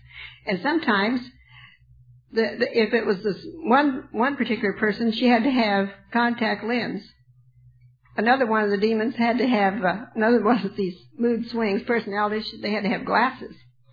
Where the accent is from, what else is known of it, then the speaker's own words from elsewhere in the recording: California, United States; now in Arkansas, United States; I feel Arkansas is enough of a mission for me. When I came here from California, I thought I was coming to a mission field, and I was.